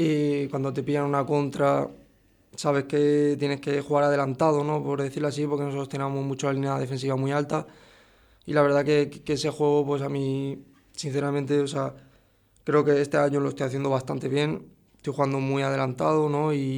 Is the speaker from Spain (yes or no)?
yes; Barcelona, Catalonia, Spain; A pesar de yo, que soy de Barcelona